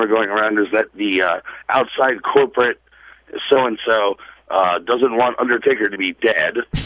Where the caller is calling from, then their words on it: Colorado, United States; from Colorado.